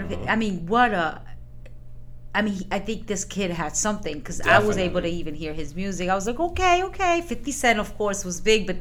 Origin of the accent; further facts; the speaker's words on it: Boston, Massachusetts, United States; you know, I'm originally from Boston